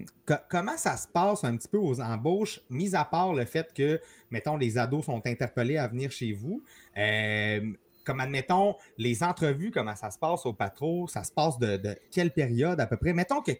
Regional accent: Jonquière, Quebec, Canada; parce que je viens de Jonquière.

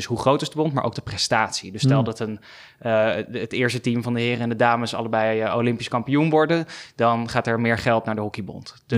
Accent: Amsterdam, North Holland, Netherlands; born there; Ik ben 26 jaar, geboren in Amsterdam. Woon ook in Amsterdam. Geboren in het westen van de stad. Ik woon nu in het oosten van de stad.

